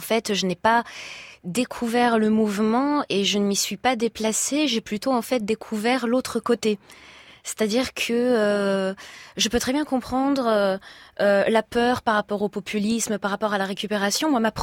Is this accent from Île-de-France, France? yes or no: no; Grenoble, Auvergne-Rhône-Alpes, France; Je viens de la banlieue de Grenoble, j'y vis encore. Quand je suis à Paris, je suis à Bagnolet.